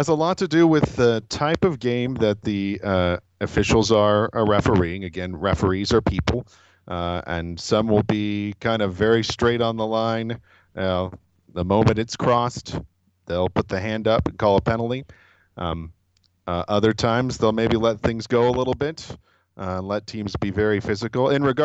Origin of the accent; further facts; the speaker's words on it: Tacoma, Washington, United States; I'm an unlikely hockey fan in that I was born and raised in Tacoma